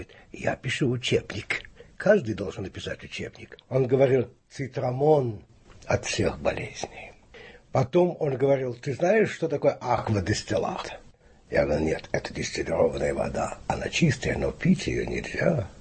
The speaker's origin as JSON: {"language": "Russian", "region": "Saint Petersburg", "country": "Russia", "tie": "born there", "said": "Я родился на Невском. На углу Невского и Жилевой."}